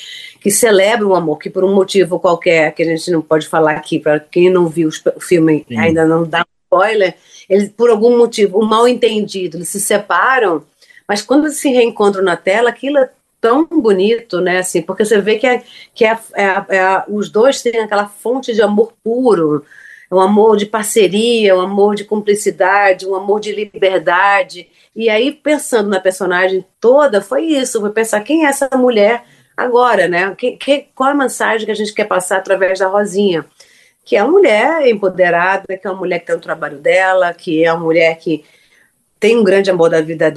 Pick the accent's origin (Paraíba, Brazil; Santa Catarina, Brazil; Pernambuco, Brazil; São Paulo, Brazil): Pernambuco, Brazil; No Nordeste inteiro, para mim, principalmente, que eu sou pernambucana, né?